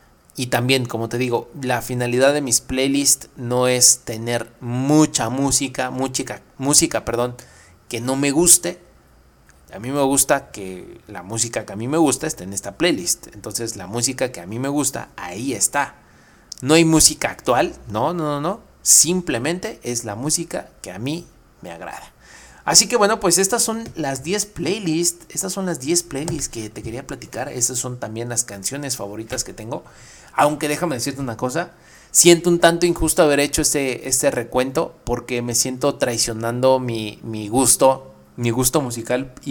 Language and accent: Spanish; Mexico City, Mexico; Yo soy de la Ciudad de México, de Iztapalapa, y pues tú sabes … con Iztapalapa para el mundo, y pues es así, yo también, de Iztapalapa para el mundo.